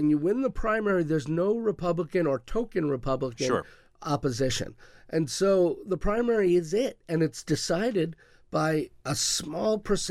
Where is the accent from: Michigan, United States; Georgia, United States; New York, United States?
New York, United States; Long Island; Like I grew up on Long Island